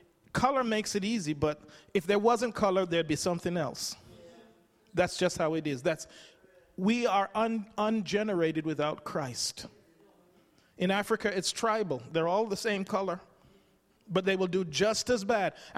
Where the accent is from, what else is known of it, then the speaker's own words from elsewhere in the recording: England, United Kingdom; When I was growing up in England, or I was grown up by then